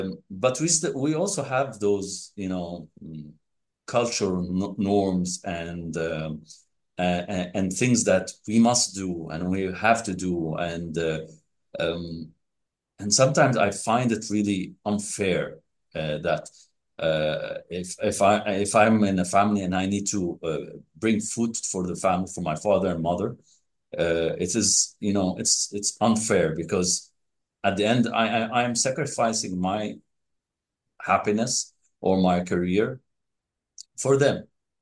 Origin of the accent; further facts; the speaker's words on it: Egypt; Where I come from, I'm from the Middle East, from Egypt in particular, and of course, no, we don't consider ourselves Arabs or Africans.